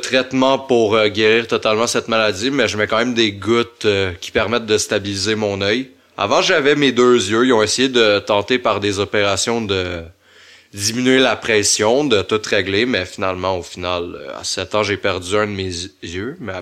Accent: Saint-Sauveur, Quebec, Canada; also born or lived in Sainte-Agathe; J'habitais à Saint-Sauveur dans ce temps-là. J'avais. Tu sais, je suis né à Saint-Agathe, mais j'ai grandi à Saint-Sauveur.

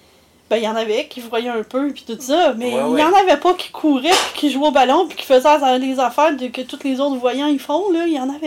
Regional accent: Henryville, Quebec, Canada; also born or lived in Laval; Je suis née à Sainte-Justine, on habitait à Laval, okay. Et en 83 on avait déménagé à Henryville.

